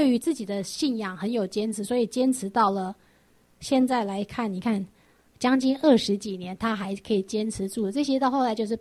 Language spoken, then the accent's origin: Chinese; Sichuan, China; 尤其像成都靠近我们四川那边的嘛，它跟西藏很接近